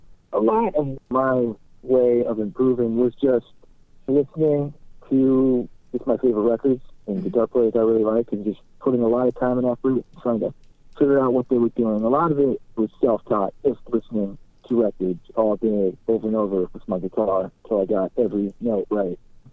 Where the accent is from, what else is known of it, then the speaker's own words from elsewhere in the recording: Topanga, California, United States; He's actually someone I grew up with in Topanga